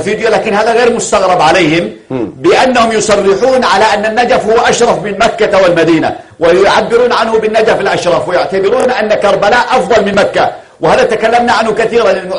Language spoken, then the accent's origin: Arabic; Yemen